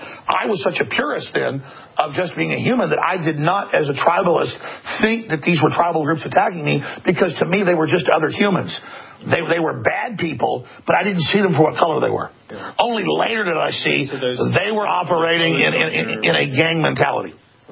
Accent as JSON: {"language": "English", "town": "Dallas", "region": "Texas", "country": "United States", "tie": "born or raised there", "said": "I was growing up in Dallas"}